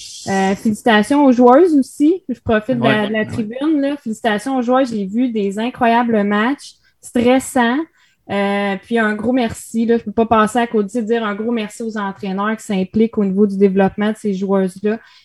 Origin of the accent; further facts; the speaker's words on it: Repentigny, Quebec, Canada; C'est ma ville natale, c'est là que j'ai fait mon baseball mineur.